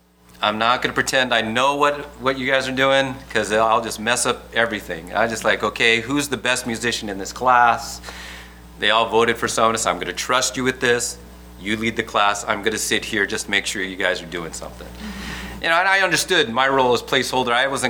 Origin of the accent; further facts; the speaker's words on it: Vallejo, California, United States; I was a substitute teacher where I grew up in Vallejo